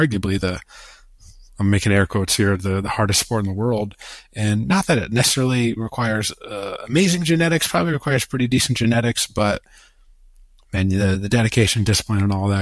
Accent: Michigan, United States; Yeah, I grew up in rural Michigan. And I think growing up in Michigan is important

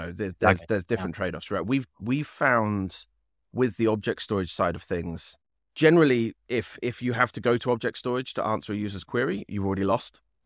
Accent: England, United Kingdom; And I'm British, right? I'm English.

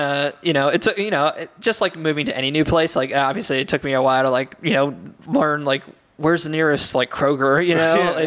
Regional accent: West Chester, Ohio, United States; now in Dayton, United States; I grew up in the Cincinnati area, mm-hmm. for people who aren't familiar with like the, you know, greater Cincinnati area, I'm from Westchester.

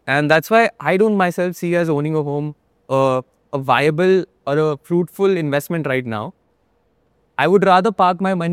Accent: Delhi, India; Born and brought up in Delhi, yes.

